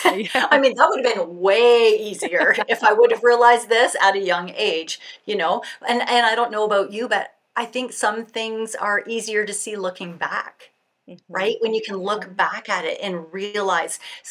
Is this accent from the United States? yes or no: no; Canada; Well, I mean, I'm Canadian